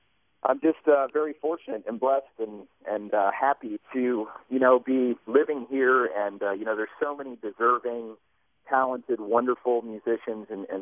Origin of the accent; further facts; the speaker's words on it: Uniontown, Ohio, United States; No, I grew up in Uniontown, Ohio, which is a really small community. It's right by Hartville, Ohio, which people might associate with the famous Hartville Kitchen.